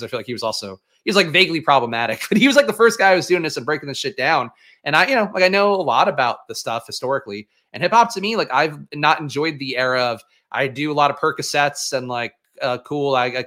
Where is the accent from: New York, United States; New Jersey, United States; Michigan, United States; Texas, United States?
New York, United States; Bronx; because I grew up in the South Bronx